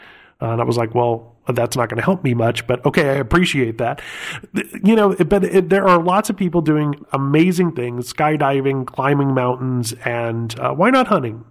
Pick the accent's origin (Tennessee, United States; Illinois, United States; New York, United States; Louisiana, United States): Louisiana, United States; New Orleans; I will at least admit that I'm from New Orleans. How's that?